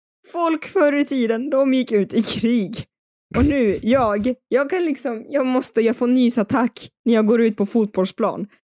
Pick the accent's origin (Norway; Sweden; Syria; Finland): Sweden; Dalarna County; now in Stockholm, Sweden; för att jag kommer också från Dalarna där man har... Du vet, man ändå så här, går man på gatan så säger man hej, hej.